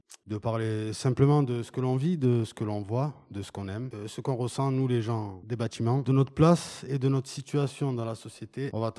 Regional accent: Toulouse, Occitanie, France; Je suis un Toulousain de naissance. J'ai grandi au Mirail, dans mon beau quartier qui est l'Arénerie.

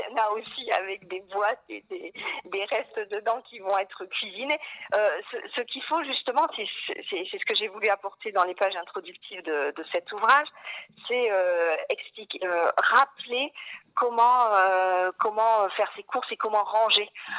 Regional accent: Perpignan, Occitanie, France; moi j'ai des affinités avec le sud de la France, j'ai fait mes études à Toulouse et je suis originaire de Perpignan.

